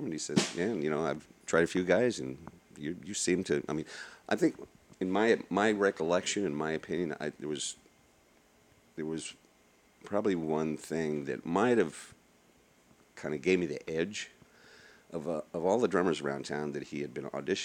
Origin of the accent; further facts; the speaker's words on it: Texas, United States; You know, rewind back to growing up in Texas. Yeah. I grew up with those drum beats in my head, listening to those.